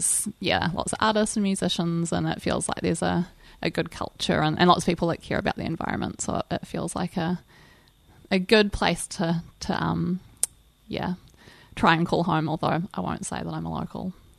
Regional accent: Waikato, New Zealand; now in Whangaroa, New Zealand; So, I hail from the Coromandel and kind of new to Whangaroa, but my family sort of has roots here and my sister lives here

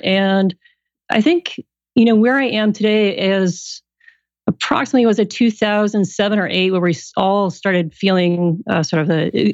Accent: Sweden; moved away as an adult; now in San Diego, United States; I am a Swedish transplant, now living here in San Diego with my husband and daughter, and I grew up in Sweden. I moved over to go to college

